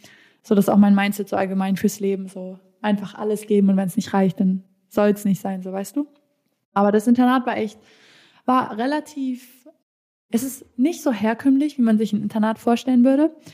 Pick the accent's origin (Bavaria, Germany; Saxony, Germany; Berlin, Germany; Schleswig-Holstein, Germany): Schleswig-Holstein, Germany; Rendsburg; Genau, ich bin in Rendsburg aufgewachsen. Das ist da oben noch nördlicher als Hamburg, fast 1 Stunde zu Dänemark.